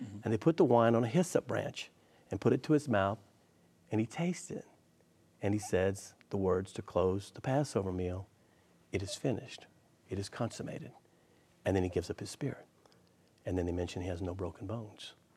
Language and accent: English; Louisiana, United States; if I come to y'all and say, we're from South Louisiana